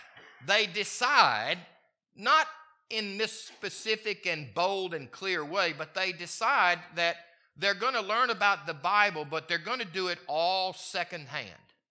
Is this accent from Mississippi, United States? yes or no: yes; Mississippi, United States; So, I grew up in Mississippi, and if you name a boy Junior in Mississippi, he will inevitably be called by his family or by others Junior or Bubba.